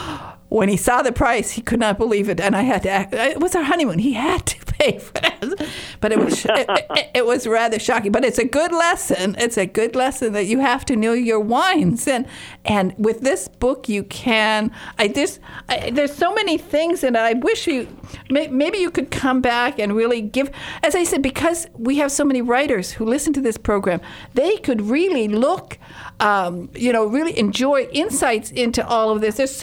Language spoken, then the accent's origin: English; United States; Now, being an American, I had no idea what Calvados was